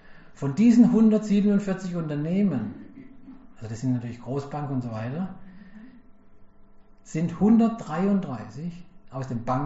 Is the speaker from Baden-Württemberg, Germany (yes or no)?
yes; Karlsruhe, Baden-Württemberg, Germany; weil ich komme selber aus Karlsruhe und wir haben ja als Wahrzeichen sozusagen unsere Pyramide mitten in der Stadt stehen.